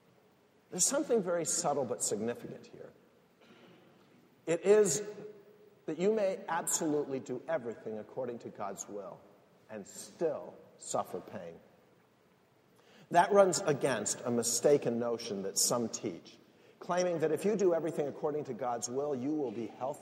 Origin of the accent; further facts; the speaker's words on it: United States; And I chose to be proud of the fact that I'm an American. I'm glad that I'm from the United States.